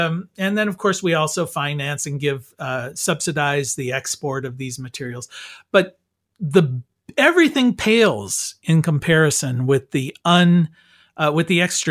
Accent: Raccoon, Minnesota, United States; Well, I was from Raccoon, Minnesota, so we say, oh, look at the pretty creek.

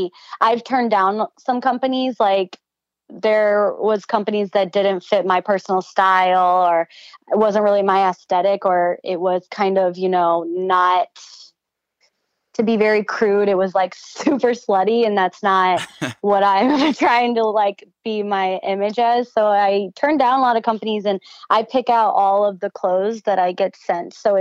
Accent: St. Louis, Missouri, United States; now in New York, United States; Like I respect Missouri and I respect growing up in St. Louis, but honestly, like New York is just, it's so cool.

